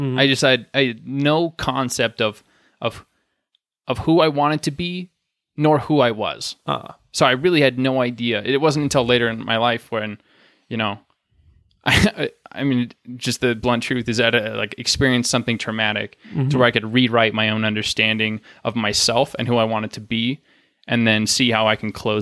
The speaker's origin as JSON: {"language": "English", "region": "Wyoming", "country": "United States", "said": "And we're from Wyoming, by the way"}